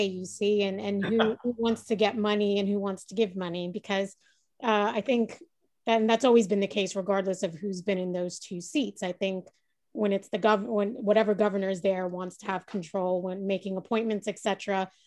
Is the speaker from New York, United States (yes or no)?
yes; New York City, New York, United States; Sure. I mean, I'm from New York City, and I apologize for my camera.